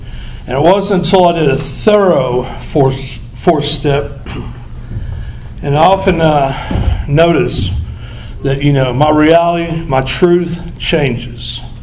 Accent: Greenville, Tennessee, United States; And, you know, growing up in East Tennessee, Greenville, Tennessee, I felt out of place at a very early age

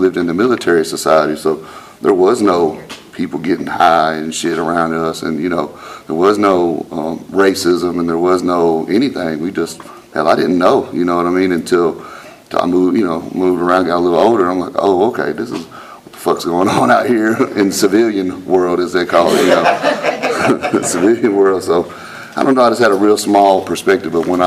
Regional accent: Madison, Alabama, United States; I'm from Madison, Huntsville area, really. I'm not born there, but I was an Army brat, and so I moved around a little bit comparatively for an Army brat. But, you know, in 92 is when I moved to Huntsville, and then in 95 is when I moved to Madison

